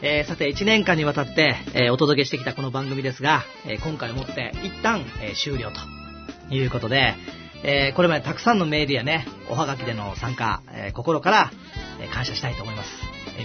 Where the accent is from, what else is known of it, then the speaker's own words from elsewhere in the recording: Osaka, Japan; now in Tokyo, Japan; でも大阪から東京弁って言われるね。